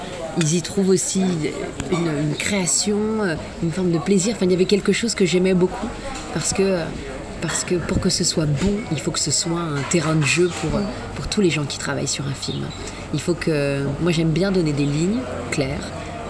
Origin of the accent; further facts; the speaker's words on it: Tunisia; Je suis tunisienne et c'est juive tunisienne